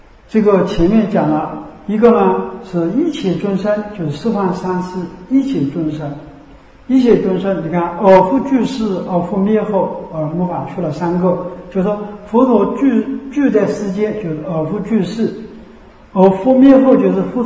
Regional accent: China; 你像我们中国人，我们很多人都具备了大乘善、大乘的这个性根啊。

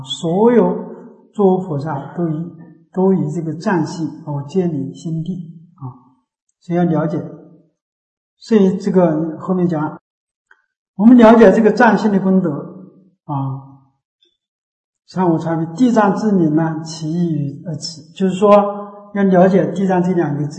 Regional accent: China; 但是我们中国人呢，他是不接受这个

